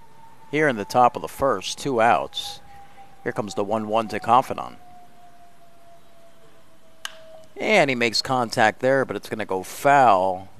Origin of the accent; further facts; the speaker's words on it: New Jersey, United States; I'm from New Jersey myself. That wasn't too long of a ride from me.